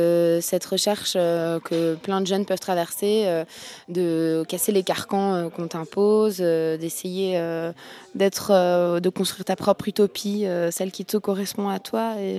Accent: Switzerland; also born or lived in Brussels; now in Paris, France; Ça fait longtemps que j'ai quitté la Suisse. Ça fait 5 ans que j'habite à Paris. Avant, j'habitais à Bruxelles.

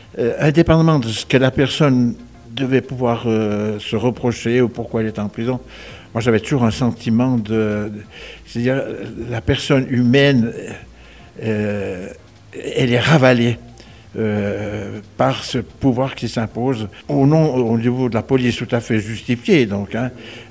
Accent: Fribourg, Switzerland; je suis fribourgeois. Même plus que ça, je suis gruérien.

